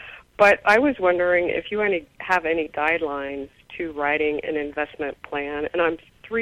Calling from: Oregon, United States; also born or lived in Montana; I'm from Oregon, and I want to thank you for your podcast.

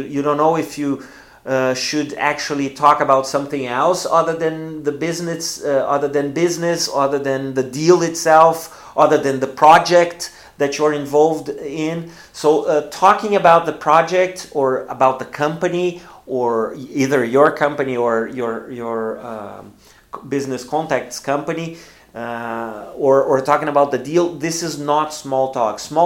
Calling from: Porto Alegre, Rio Grande do Sul, Brazil; English is a second language

